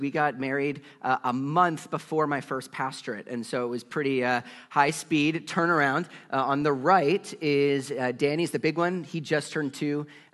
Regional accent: Florida, United States; But I'm not from here. I grew up in Florida, which is like the opposite weather of this.

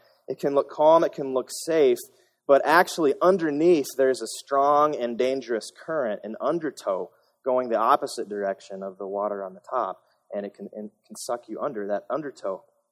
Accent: Iowa, United States; Now, don't hold it against me, but I grew up in Iowa

